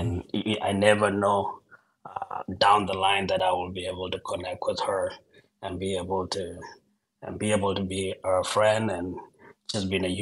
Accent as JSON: {"language": "English", "country": "South Sudan", "tie": "born there", "said": "I was born in Sudan, in South Sudan."}